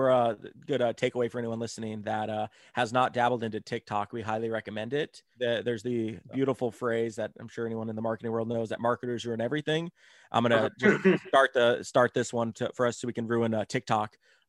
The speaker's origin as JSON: {"language": "English", "region": "Washington", "country": "United States", "tie": "born or raised there", "said": "rafting down the mighty Toodle River, this beautiful little river at the foothills of my hometown and Mount St. Helens."}